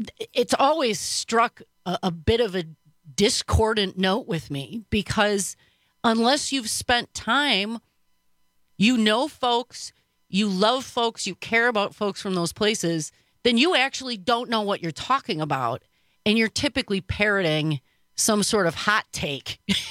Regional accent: Milwaukee, Wisconsin, United States; I was born and raised in Milwaukee myself, went to high school at Rufus King High School for the College Bound on 19th and Capitol, took the bus to school. I grew up in the city.

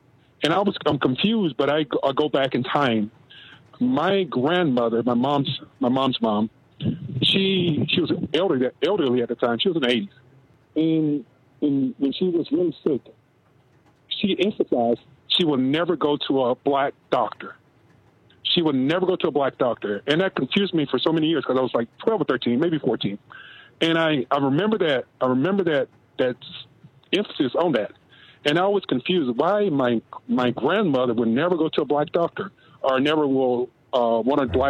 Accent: Alabama, United States; My girlfriend is Native American, and I'm actually black from Alabama originally.

